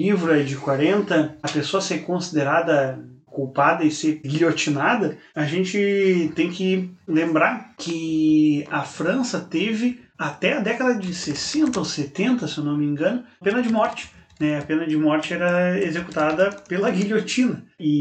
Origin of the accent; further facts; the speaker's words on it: Porto Alegre, Rio Grande do Sul, Brazil; Bom, eu e o Guilherme, nós somos de Porto Alegre, um dos lugares em que o calor é mais abrasador e terrível, eu acho, nesse Brasil.